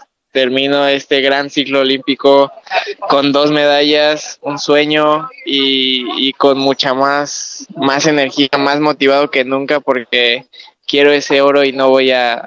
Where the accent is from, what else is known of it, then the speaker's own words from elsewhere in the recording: Mexico; soy el sexto mexicano en lograrlo